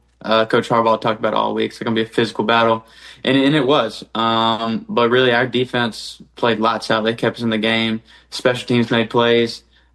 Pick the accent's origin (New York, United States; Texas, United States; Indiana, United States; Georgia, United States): Georgia, United States; So I'll probably head back to Georgia, go back to my hometown, see the family, maybe do a little hunting, something like that.